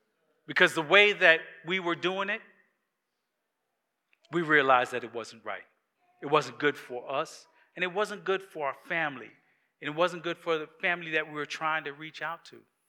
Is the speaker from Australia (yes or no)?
no; Jamaica; also born or lived in New York; now in United States; She's from Trinidad, and I'm from Jamaica, right? We came from the islands, lived in New York for many years, and then came down to Georgia.